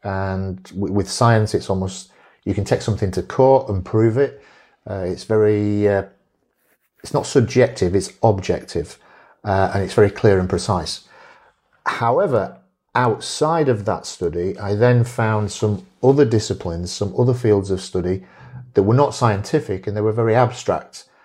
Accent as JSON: {"language": "English", "region": "Yorkshire and the Humber", "country": "United Kingdom", "said": "I would more prefer to be classed as a Yorkshireman. That'd be a great title because it's almost like a degree in itself, being from Yorkshire."}